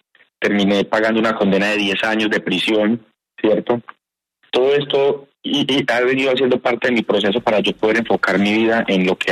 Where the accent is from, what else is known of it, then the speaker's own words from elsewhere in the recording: Medellín, Antioquia, Colombia; also born or lived in Puerto Triunfo; Yo nací en Puerto Triunfo, Antioquia, ¿cierto? Acá en Medellín, aquí cerca de Medellín. Mi papá nos sacó de ahí porque en ese entonces había mucha violencia en ese pueblo, ¿cierto? Nos trajo a vivir a Medellín, un barrio también muy fuerte, Belén Altavista.